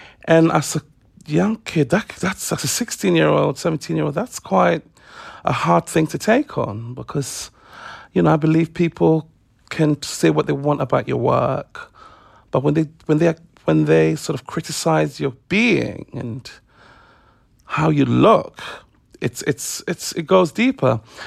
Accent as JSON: {"language": "English", "country": "Ghana", "tie": "born or raised there", "moved": "yes", "lives_now": "London, United Kingdom", "said": "I remember we moved over from Ghana to London. And in Ghana, you know, everybody was black. It was a black country. And I came to England and realized that I was a minority"}